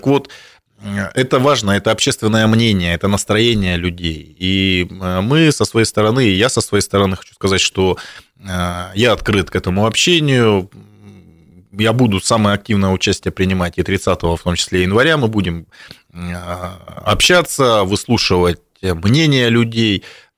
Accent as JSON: {"language": "Russian", "region": "Siberia", "country": "Russia", "said": "мы сибиряки, я имею в виду."}